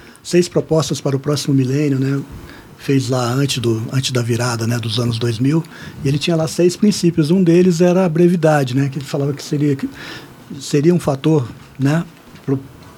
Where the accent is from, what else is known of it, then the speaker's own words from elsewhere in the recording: Brasília, Federal District, Brazil; also born or lived in Maceió; eu sou de Brasília, né? Eu nasci em Maceió, mas sou criado em Brasília desde os 7 anos. Então, a minha cidade é ali.